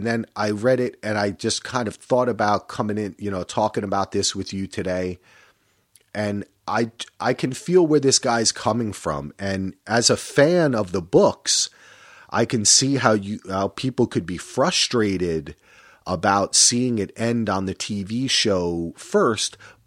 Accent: New Jersey, United States; my entire life, I grew up in Jersey and riding into, especially the Lincoln Tunnel, you see these cliffs

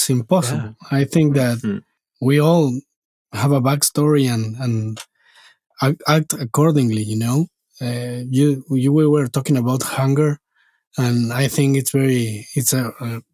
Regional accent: Argentina; And we're here from Argentina.

